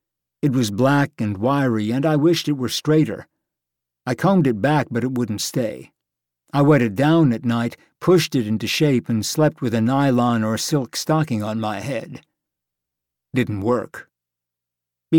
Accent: United States; born there; first language Italian; English is a second language; Even though I was born in America, my parents spoke Italian at home, and so did I.

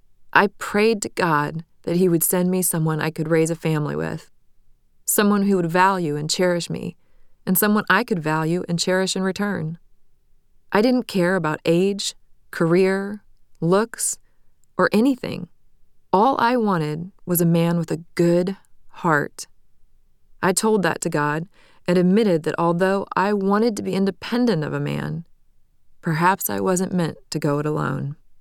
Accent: Portland, Oregon, United States; born there; I was born in Portland, Oregon, in 1974, to … I spent my childhood in small-town suburbs.

